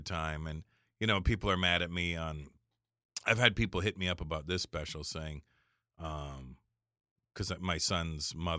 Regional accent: Canada; born there; Yeah, I've been Indian for about 50 years now, so. I've been Indian for 50 years. But, I mean, I was born in Canada

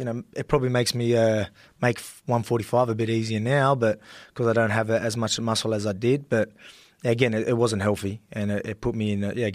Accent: Australia; accent: Australian; But again, my Aussie accent, everyone gets that wrong.

